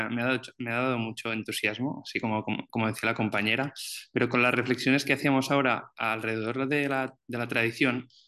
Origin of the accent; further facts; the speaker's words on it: Catalonia, Spain; yo soy de Cataluña